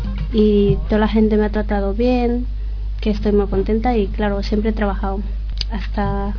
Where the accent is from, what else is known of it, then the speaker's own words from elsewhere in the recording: Ecuador; now in Spain; Yo soy de Ecuador.